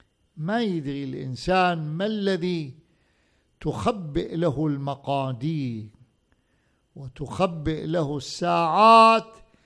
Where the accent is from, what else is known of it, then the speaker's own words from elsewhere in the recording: Najaf, Najaf Governorate, Iraq; أول مئذنة بالنجف، أنا ابن النجف